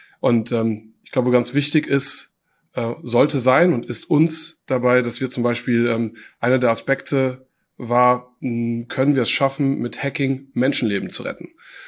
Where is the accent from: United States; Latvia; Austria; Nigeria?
Nigeria; now in Germany; ich bin in Nigeria groß geworden und habe dann nicht so entspannte ersten Teil meiner Vita gehabt und musste im Endeffekt von dort fliehen